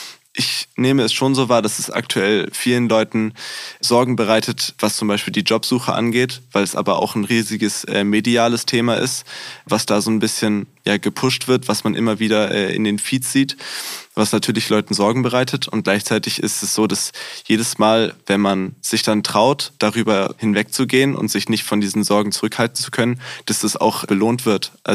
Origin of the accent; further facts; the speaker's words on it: Hamburg, Germany; Ich hätte Lust, irgendwann wieder nach Hamburg zu gehen, wo ich herkomme, also aus der Region.